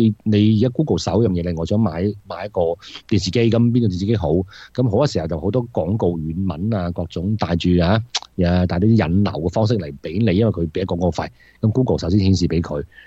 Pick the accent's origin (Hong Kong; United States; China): United States; 我哋美國人